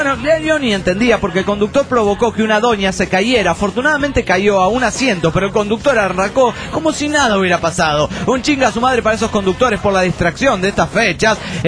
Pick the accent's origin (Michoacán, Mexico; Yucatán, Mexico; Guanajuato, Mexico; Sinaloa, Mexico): Guanajuato, Mexico; San Luis de La Paz; de San Luis de La Paz, Guanajuato, México.